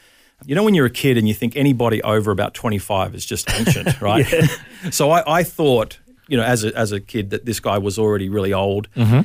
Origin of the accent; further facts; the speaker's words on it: Hervey Bay, Queensland, Australia; also born or lived in Bowral; And I grew up in Hervey Bay, Queensland.